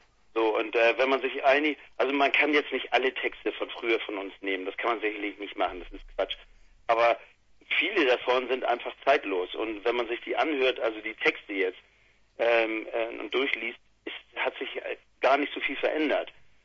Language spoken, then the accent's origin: German; Hamburg, Germany; Aber in Hamburg, gerade bei uns in Langenhorn, so ein Stadtteil relativ ganz im Norden von Hamburg, da gab es eine riesige Punkszene.